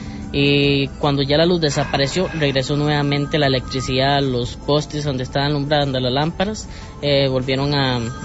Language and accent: Spanish; Quepos, Puntarenas, Costa Rica; yo acá tengo como unos 19 años que llegué a esta zona. Soy de Quepos, normal, siempre ha sido de costa. Estoy aquí hace como unos 16 años